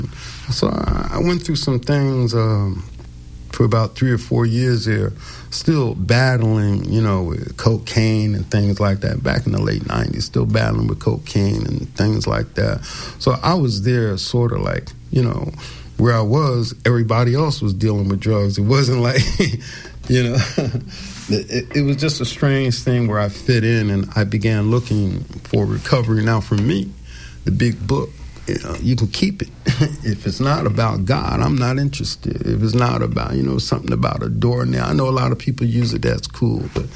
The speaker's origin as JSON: {"language": "English", "region": "New York", "country": "United States", "said": "You know, like, I'm from New York, right? Every morning in New York, you get out on every corner, they have these little grocery stores, and they have plexiglass."}